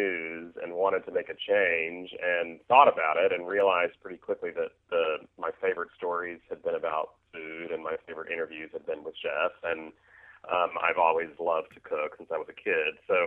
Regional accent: Texas, United States

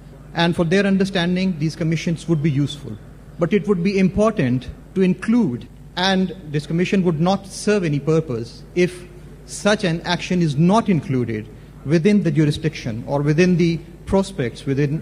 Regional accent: Pakistan; I would like to mention it's a great honor and pleasure

